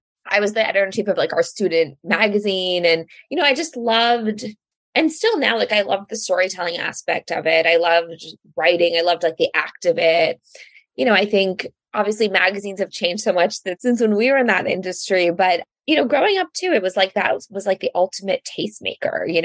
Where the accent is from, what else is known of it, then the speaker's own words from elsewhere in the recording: Palo Alto, California, United States; Yeah, I grew up in Palo Alto. My parents are Indian immigrants. They came over in 1975.